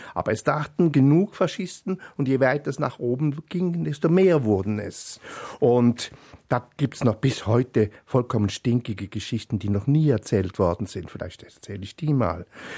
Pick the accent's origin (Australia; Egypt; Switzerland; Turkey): Switzerland; Basel, Basel-Stadt; moved away; Wenn ich von meinem Zimmer aus dem Fenster schaute, sah ich ebenfalls Frankreich, das bei uns in Basel-Elsass heißt. Und das war alles also auch sehr nah und ich konnte auch sehr bald ziemlich gut Französisch.